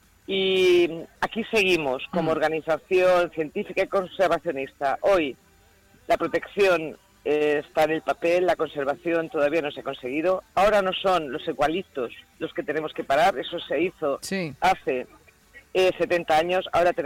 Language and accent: Spanish; Jaén, Andalusia, Spain; Jaén, mi tierra, no merece que estas cosas sucedan.